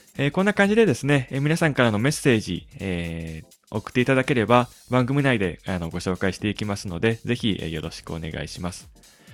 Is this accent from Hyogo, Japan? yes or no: yes; Hyogo, Japan; 兵庫県が私の地元なんですけれども